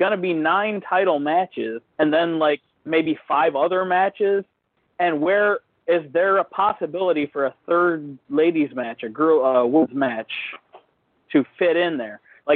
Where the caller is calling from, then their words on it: Toledo, Ohio, United States; I'm from Toledo, Ohio.